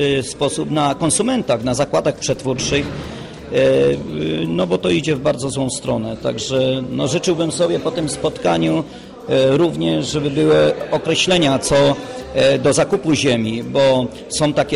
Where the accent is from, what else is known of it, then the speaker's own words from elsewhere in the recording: Świerczów, Opole Voivodeship, Poland; Ja jestem spod Namysłowa, miejscowość Świerczów, rolnik, hodowca.